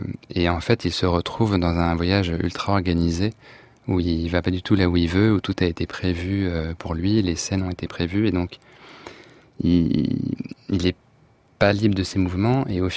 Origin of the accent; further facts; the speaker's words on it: Paris, Île-de-France, France; parce que je suis parisien